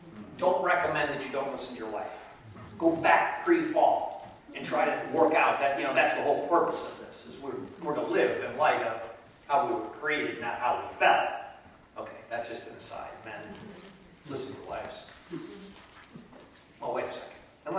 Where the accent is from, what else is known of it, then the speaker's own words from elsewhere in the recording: Illinois, United States; now in Oregon, United States; it's like living in a postcard in Oregon. I'm from Illinois. It's like living in a cornfield.